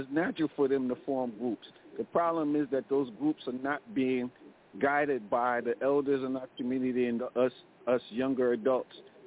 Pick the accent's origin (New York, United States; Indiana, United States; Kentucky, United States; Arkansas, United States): New York, United States; New York City; And all the African greetings are for us born and raised in New York City.